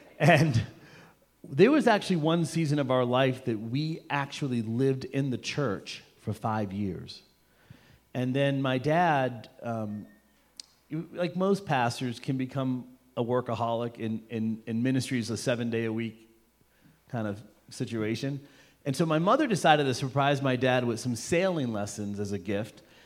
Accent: Boston, Massachusetts, United States; born there; because we were up in the northeast in Massachusetts, and I was born in Boston

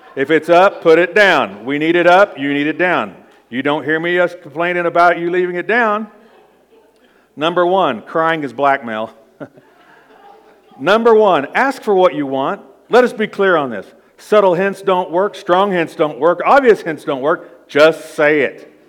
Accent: the South, United States; Because I come from the South, right?

